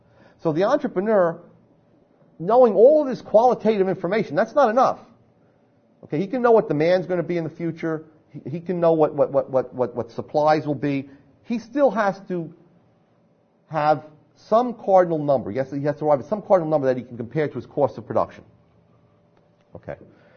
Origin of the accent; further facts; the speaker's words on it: New Jersey, United States; if you didn't realize I was from New Jersey and my last name ended with a vowel